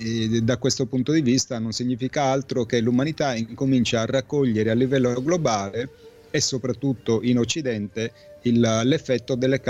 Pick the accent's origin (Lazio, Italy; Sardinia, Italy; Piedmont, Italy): Sardinia, Italy; ho avuto modo in Sardegna, che è la mia terra di origine, di vedere sin da bambino